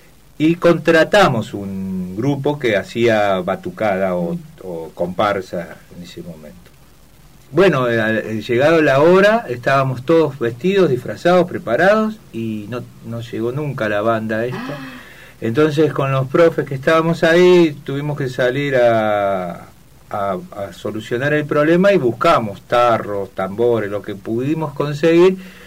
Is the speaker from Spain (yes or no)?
no; Córdoba, Argentina; como yo soy cordobés